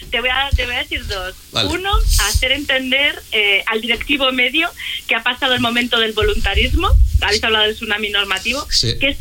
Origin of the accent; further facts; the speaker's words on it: Santander, Cantabria, Spain; Cuando en mi tierra, en Santander, las olas se llevan la playa